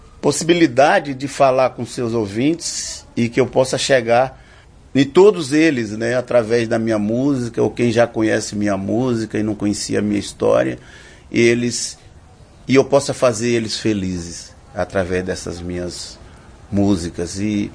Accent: Conceição do Coité, Bahia, Brazil; Eu sou de Conceição do Coité ainda.

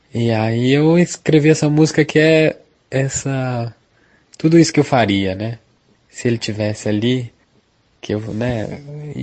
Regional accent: Minas Gerais, Brazil; Mas se eu tivesse ali na minha terrinha, lá em Minas, né

